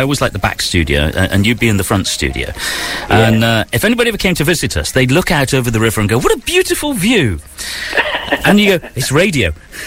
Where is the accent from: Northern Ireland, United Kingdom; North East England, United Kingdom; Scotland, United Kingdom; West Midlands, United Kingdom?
West Midlands, United Kingdom; Rugby; Which was my hometown.